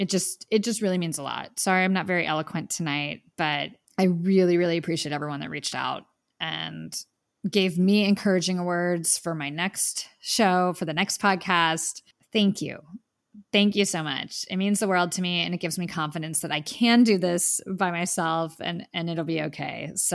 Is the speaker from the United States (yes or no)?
yes; New York, United States; New York will always feel like home, and it, you know, New York made me. I'm always a New Yorker in my heart